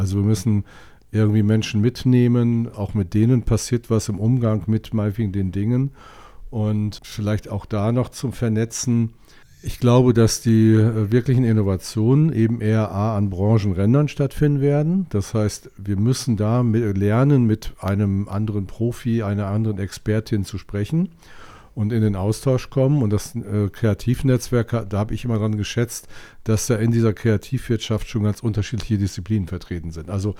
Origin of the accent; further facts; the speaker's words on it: Osnabrück, Lower Saxony, Germany; dann wird meine Heimatstadt Osnabrück am Strand sein, sprich am Meer liegen.